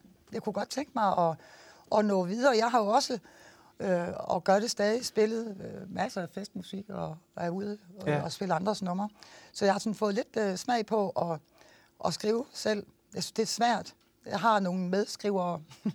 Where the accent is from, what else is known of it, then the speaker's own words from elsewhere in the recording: Tønder, Region of Southern Denmark, Denmark; also born or lived in Skovby, Denmark; Så flyttede vi fra Tønder, da jeg gik i 8. klasse. Jeg gik 8. klasse færdig, og så flyttede vi i min 9. klasse. Så blev jeg flyttet til Sydals. Boede vi på Sydals i Skovby.